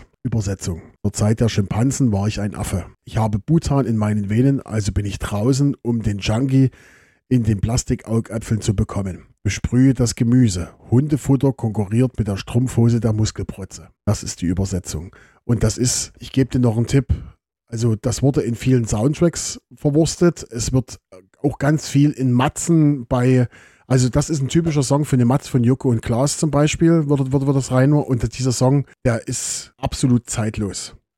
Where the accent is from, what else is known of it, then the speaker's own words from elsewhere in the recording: East Germany, Germany; gerade bei uns in Ostdeutschland, also damals nach der Wende, war das so die schöne, schöne neue Welt.